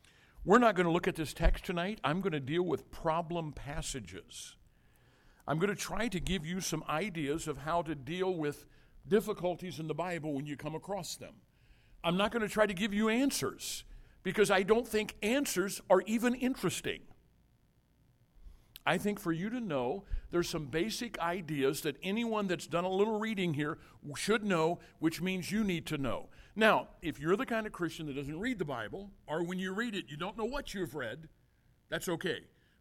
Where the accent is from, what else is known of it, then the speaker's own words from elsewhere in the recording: Zion, Illinois, United States; I said, we're from Chicago too. Now, where are you from in Chicago? They said, Batavia. And I said, we're from Zion.